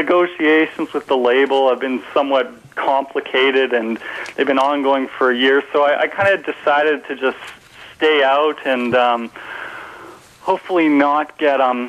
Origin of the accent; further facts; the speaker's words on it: Edmonton, Alberta, Canada; We grew up with him in Edmonton